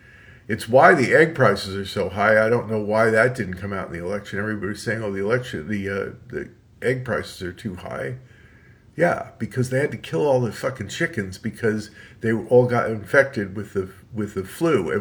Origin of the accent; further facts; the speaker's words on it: New York City, New York, United States; Not here. I grew up in New York City. But this is where we always went on vacation, where we went on summer holiday.